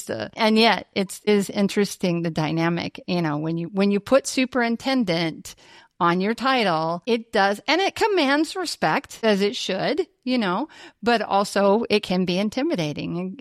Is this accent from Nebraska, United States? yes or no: yes; Grand Island, Nebraska, United States; Yeah, you know, I grew up in Grand Island, Nebraska. So rural, you know, stockyards.